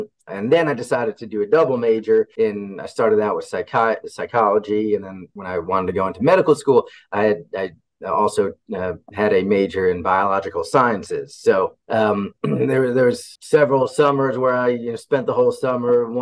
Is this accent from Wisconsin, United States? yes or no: no; New Jersey, United States; now in Ohio, United States; even though I live in Southern Ohio now, I've been here for about 11 years. I grew up in New Jersey, near the Jersey Shore.